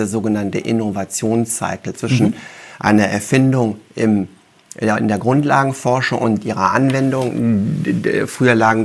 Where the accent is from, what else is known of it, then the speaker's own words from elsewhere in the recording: Wuppertal, North Rhine-Westphalia, Germany; ich bin ja in Wuppertal geboren und habe da Abi gemacht, habe dann Physik studiert in München und Paris